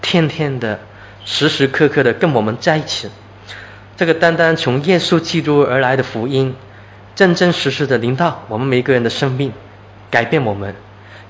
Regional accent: Hong Kong; 我是从香港来的

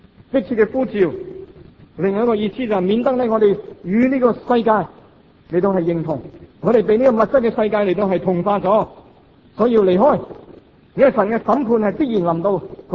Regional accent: Hong Kong; 我们香港人已经习惯了

